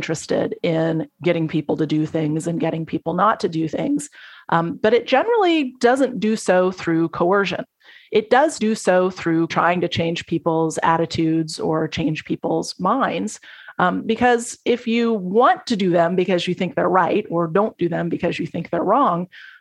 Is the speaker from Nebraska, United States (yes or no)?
no; Texas, United States; I grew up in Texas in an era where I distinctly remember, you know, riding with my dad to the drive-through liquor store.